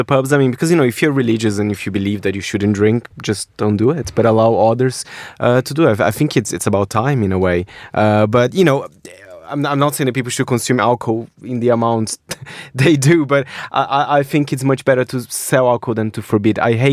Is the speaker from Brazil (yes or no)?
yes; Brazil; English is a second language; It's like in Brazil, my home country, doing an election day, you're forbidden to buy alcohol.